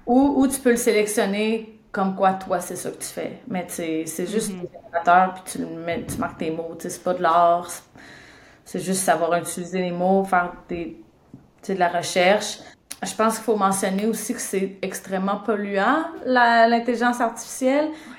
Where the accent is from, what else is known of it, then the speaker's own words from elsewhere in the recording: Montreal, Quebec, Canada; Non, non, moi, je me suis promenée un peu, là. Mais initialement, je viens de Montréal.